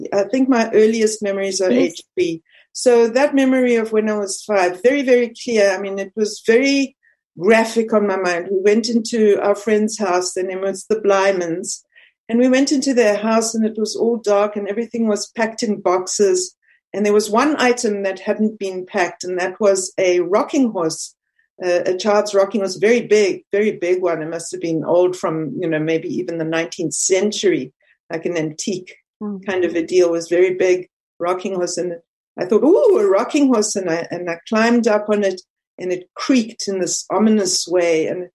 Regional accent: South Africa; moved away; Growing up in South Africa was not easy. I was 5 years old when the Sharpeville massacre happened, and that was a turning point in the history of South Africa.

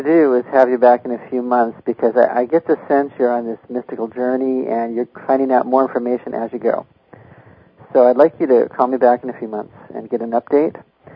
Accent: Los Angeles, California, United States; And I grew up in the Los Angeles area, and I had always heard about this place.

